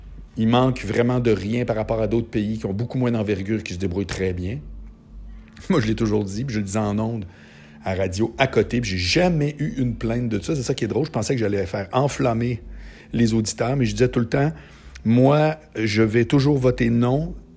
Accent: Quebec, Canada; C'est pas parce que je dis que je suis pas fier d'être Québécois que j'en ai honte.

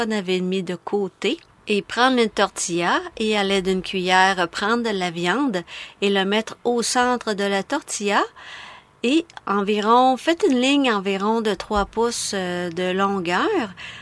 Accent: Quebec, Canada; dans mon coin de pays, en Abitibi, c'est pas mal pluvieux.

